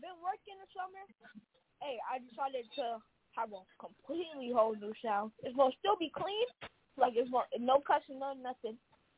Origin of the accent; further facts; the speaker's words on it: Stockton, California, United States; Fire, I'm 14. I come from Stockton, California.